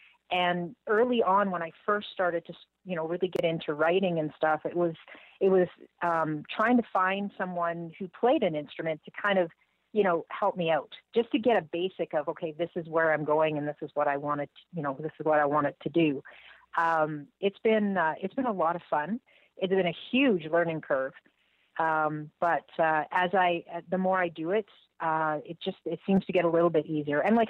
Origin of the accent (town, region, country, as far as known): Nova Scotia, Canada; born there